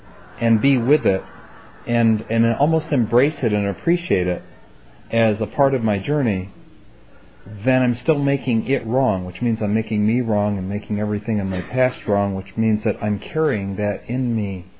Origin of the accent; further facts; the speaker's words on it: Ithaca, New York, United States; I come from Ithaca, New York, and I'm a member of their Sunday morning 9 o'clock group.